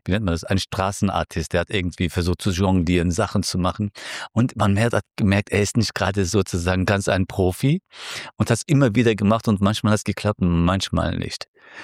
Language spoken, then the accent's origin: German; Cologne, North Rhine-Westphalia, Germany; für einen Rheinländer, und ich komme aus Köln